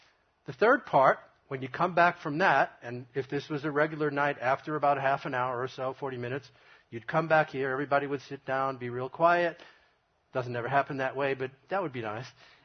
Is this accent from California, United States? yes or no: no; Brooklyn, New York, United States; number one, I come from Brooklyn, that's where he's from.